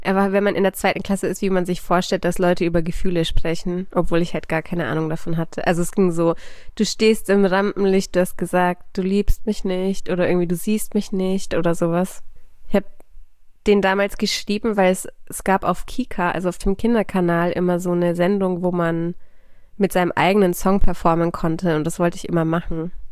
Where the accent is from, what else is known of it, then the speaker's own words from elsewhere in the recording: Bavaria, Germany; ich bin ja in Bayern aufgewachsen.